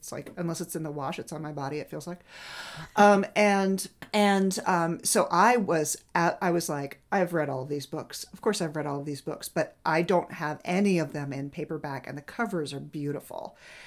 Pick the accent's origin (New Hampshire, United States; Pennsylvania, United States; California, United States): New Hampshire, United States; I grew up in New Hampshire. Yeah. I grew up in farm country, man.